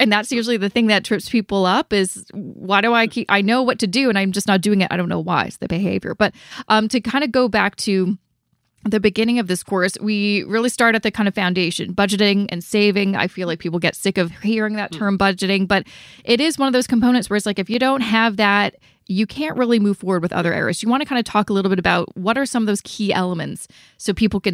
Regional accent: Canada; especially as a Canadian.

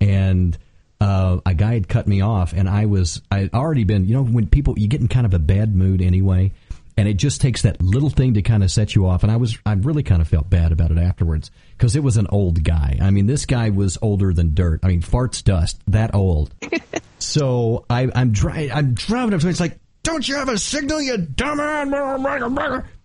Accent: Texas, United States; Oh, I'm from Texas.

